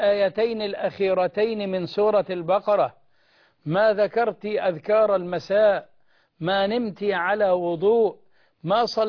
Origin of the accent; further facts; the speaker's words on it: Egypt; إحنا مش من أهل مكة لكن إحنا من مصر